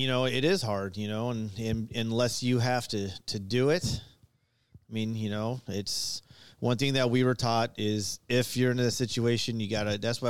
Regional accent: Chicago, Illinois, United States; You know, I'm from Chicago, so I've seen a lot. And growing up in the streets, you guys are talking about street fighting.

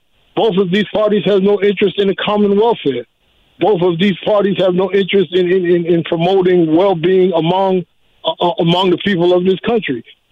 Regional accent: United States; As an American, I can say that. We're very apathetic.

